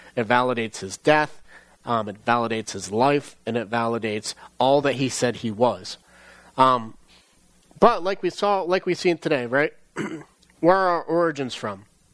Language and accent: English; New Jersey, United States; I'd never been up to Maine. I'm from Jersey. I'm a Jersey boy, right?